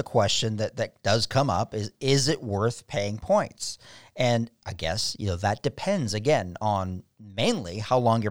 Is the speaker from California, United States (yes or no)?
yes; California, United States; moved away; but I moved here from California originally, where if it got below 60, everybody was reaching for their ski jackets.